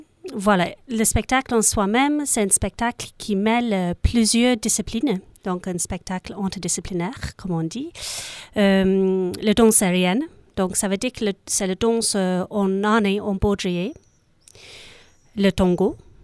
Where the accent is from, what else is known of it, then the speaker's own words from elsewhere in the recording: United Kingdom; French is a second language; now in France; moi, je suis bien une belle anglaise. Ça fait 10 ans que j'habite ici dans la région. Mais je n'ai pas perdu encore mon accent très charmant.